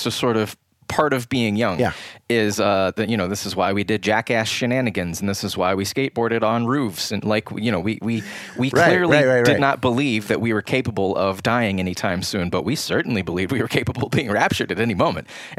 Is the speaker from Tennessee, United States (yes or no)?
no; Atlanta, Georgia, United States; born there; So I was born in Atlanta, went to First Baptist Atlanta for a time